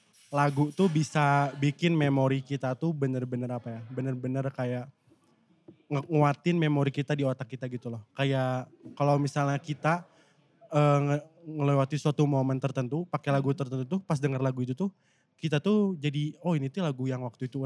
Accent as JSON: {"language": "Indonesian", "town": "Bandung", "region": "West Java", "country": "Indonesia", "said": "kita kan sebagai orang Bandung ya Far ya"}